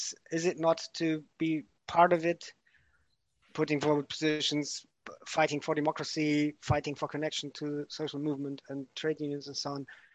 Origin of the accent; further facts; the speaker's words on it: Darmstadt, Hesse, Germany; English is a second language; I'm from Darmstadt in Germany with Lernen im Kampf.